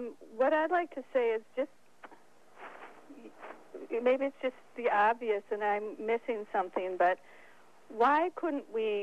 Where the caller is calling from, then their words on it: Edina, Minnesota, United States; I'm calling from the suburb of Edina.